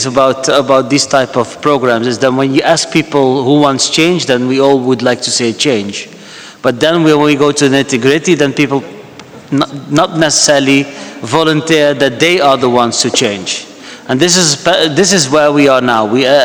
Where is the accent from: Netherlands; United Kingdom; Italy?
Netherlands; I'm from the Netherlands.